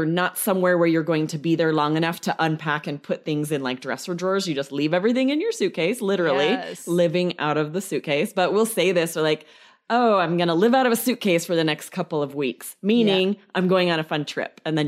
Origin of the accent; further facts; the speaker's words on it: Idaho, United States; where I grew up in Idaho, we said get off the beaten path.